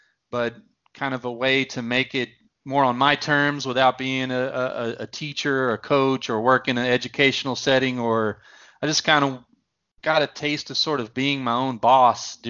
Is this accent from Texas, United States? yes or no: yes; Texas, United States; Especially the part of Texas where I grew up in East Texas is you know, really big time football, and everything sort of centered around Friday night.